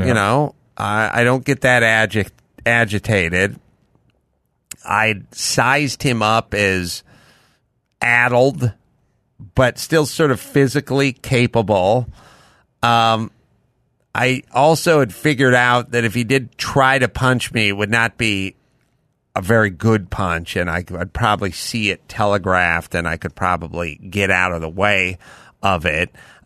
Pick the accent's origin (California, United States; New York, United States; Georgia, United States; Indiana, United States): California, United States; North Hollywood; Now, I grew up in North Hollywood and I'm off of Laurel Canyon